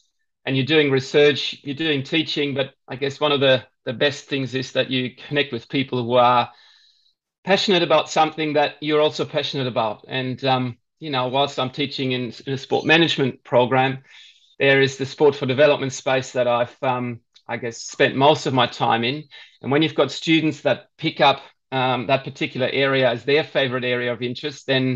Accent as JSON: {"language": "English", "country": "Germany", "tie": "born or raised there", "said": "So I was born in Germany. I grew up in Germany, did my high school there."}